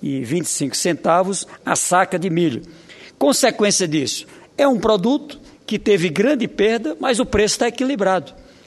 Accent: Oeiras, Piauí, Brazil; uma comunidade no município de Oeiras, a minha cidade natal, lá no Piauí

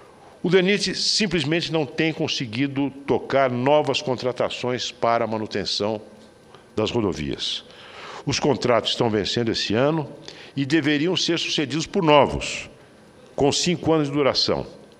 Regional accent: São José do Rio Preto, São Paulo, Brazil; rodovia que atravessa a minha cidade natal, São José do Rio Preto.

